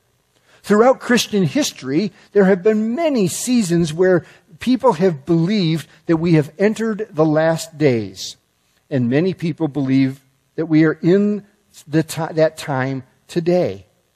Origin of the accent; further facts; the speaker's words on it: United States; I felt pretty good about it being an American.